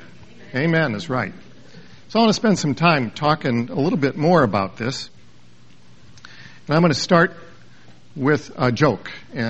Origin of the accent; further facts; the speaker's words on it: Bellwood, United States; I'm reminded equally of when I was a kid growing up in Bellwood.